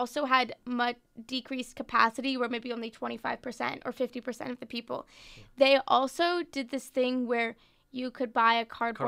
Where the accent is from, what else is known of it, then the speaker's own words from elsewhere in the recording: Florida, United States; And also, I'm from Florida, which is the state where the other 15 teams have their spring training.